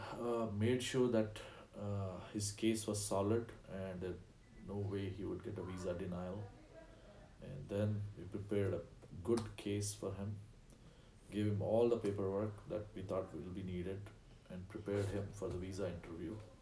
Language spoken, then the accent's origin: English; Kolkata, West Bengal, India; born there; I was born in 1972 in one of India's most populated cities, Calcutta.